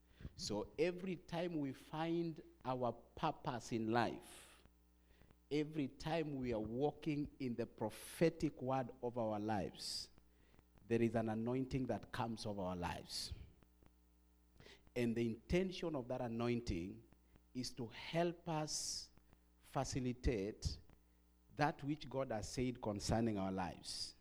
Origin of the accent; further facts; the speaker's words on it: Kenya; I'm from Kenya, Africa.